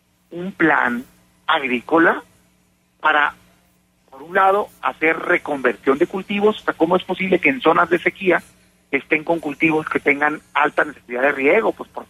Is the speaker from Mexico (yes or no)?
yes; Hermosillo, Sonora, Mexico; Yo soy de Hermosillo, Sonora, por ejemplo, te lo digo.